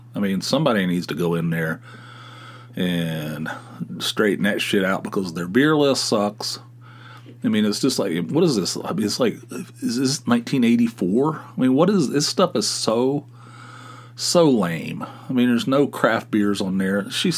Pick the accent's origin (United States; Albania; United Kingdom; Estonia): United States; Pennsylvania; We're from Pennsylvania.